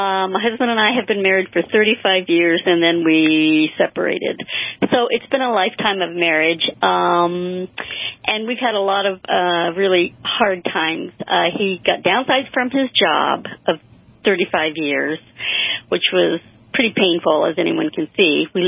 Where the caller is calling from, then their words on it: California, United States; I said, well, let me just call next week, because I'm calling from California time